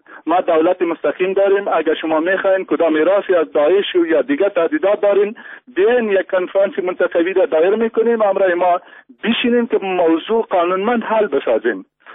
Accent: Afghanistan; ما مردم افغان هستیم

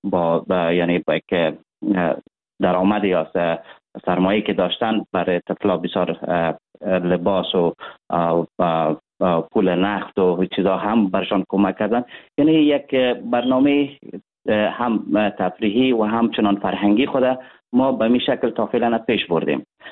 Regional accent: Afghanistan; کل ما یک افغان هستیم

